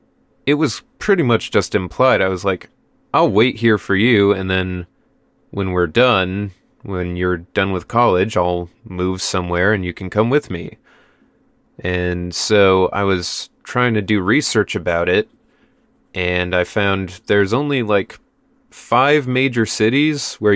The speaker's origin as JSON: {"language": "English", "region": "Midwest", "country": "United States", "tie": "born or raised there", "said": "We grew up in the Midwest, where most of your cousins live within like a couple hours of you."}